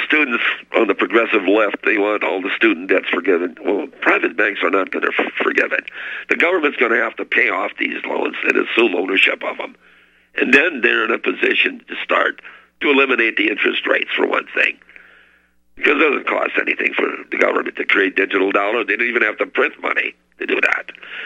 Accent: Menominee County, Michigan, United States; also born or lived in Flint, Michigan; I was born in Flint, Michigan, and I was raised in Upper Michigan in Menominee County. Oh, just west of a little town called Kearney in Natal, Michigan.

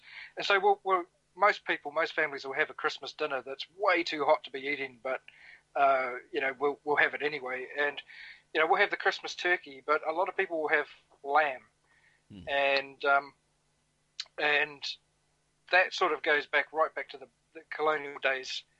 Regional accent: United Kingdom; We're so British.

